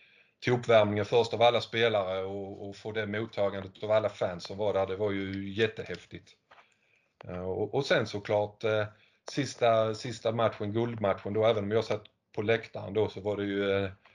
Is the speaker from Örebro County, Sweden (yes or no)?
no; Hanskog, Skåne, Sweden; Jag är född och uppvuxen i Hanskog, en liten by utanför Kristianstad, norr om Kristianstad.